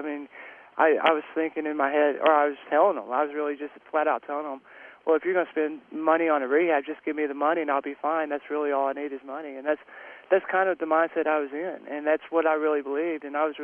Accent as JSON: {"language": "English", "town": "Dallas", "region": "Texas", "country": "United States", "tie": "born or raised there", "said": "I grew up in Dallas, Texas."}